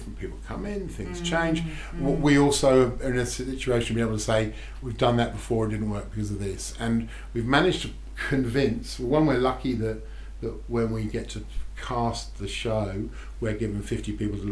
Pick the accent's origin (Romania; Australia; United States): Australia; Melbourne, Victoria; We're all from Melbourne.